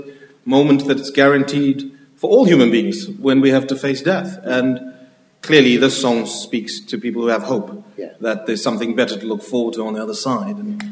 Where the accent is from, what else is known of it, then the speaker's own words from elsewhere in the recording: Lusaka, Lusaka Province, Zambia; born there; born in Zambia in 1976, I was born in Lusaka, the capital city. My mom was Zimbabwean.